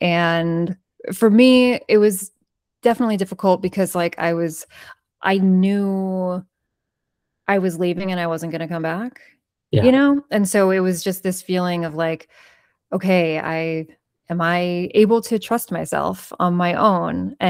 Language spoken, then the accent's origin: English; New York, United States; now in Los Angeles, United States; I'm a New Yorker. I'm a native New Yorker. And that's the end of the story, you know?